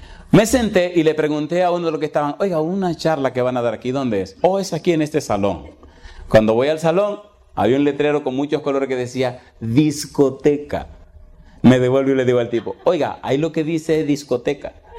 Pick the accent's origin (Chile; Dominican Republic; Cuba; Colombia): Dominican Republic; Hace algunos años llegamos a una ciudad a trabajar que se llama Puerto Plata. Es una ciudad turística en mi país.